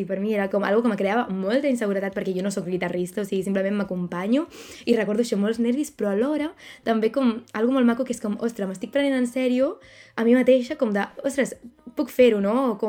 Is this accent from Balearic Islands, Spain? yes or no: no; Catalonia, Spain; soc qui soc perquè soc de l'Empordà